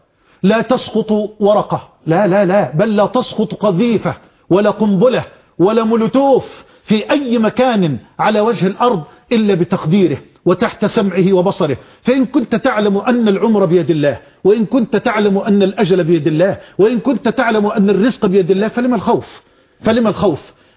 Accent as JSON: {"language": "Arabic", "town": "Mansoura", "region": "Dakahlia", "country": "Egypt", "said": "أخ من إخواننا القضاء في المنصورة وأنا من المنصورة"}